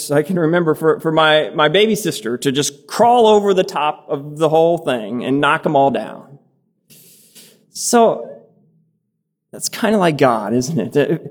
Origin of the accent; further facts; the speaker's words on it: Midwest, United States; When I think of slipping, I think of growing up in Midwest America and the long, icy winters we'd have.